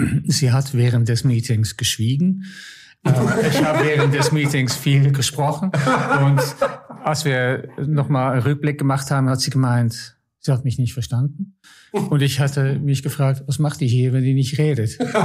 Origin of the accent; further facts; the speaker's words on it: Netherlands; born there; German is a second language; ich bin gebürtig Niederländer